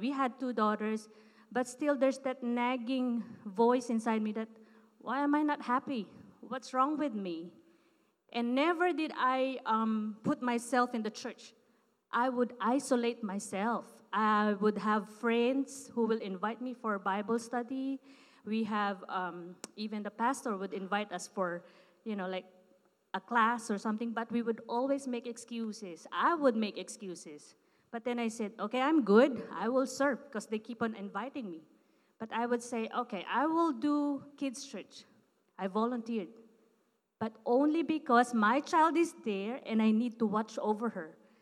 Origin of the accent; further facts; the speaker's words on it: Philippines; yes, I'm from the Philippines.